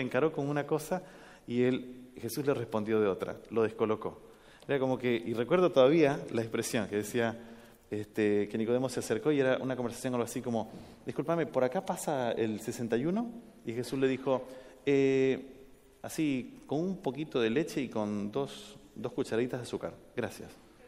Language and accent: Spanish; Argentina; born there; En Ecuador, nací en Argentina.